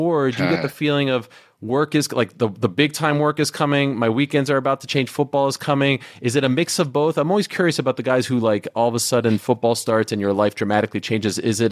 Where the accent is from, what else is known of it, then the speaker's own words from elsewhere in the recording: Montreal, Quebec, Canada; I'm living in Montreal, growing up in Montreal.